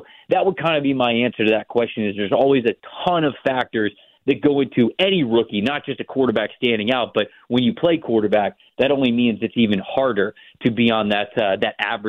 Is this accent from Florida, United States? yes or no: yes; Florida, United States; And, you know, I'm from the Tampa Bay area.